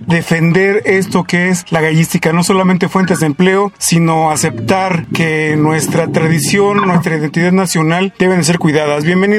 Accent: Chihuahua, Mexico; lo que nos da identidad como mexicanos y en particular como habitantes del estado grande que es Chihuahua.

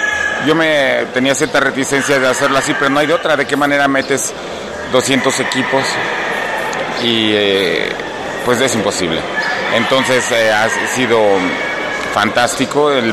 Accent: Mexico; nos debemos sentir orgullosos como mexicanos

